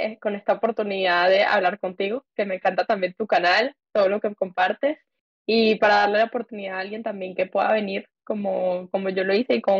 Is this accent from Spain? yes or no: no; Venezuela; Y bueno, que también las dos somos de Venezuela.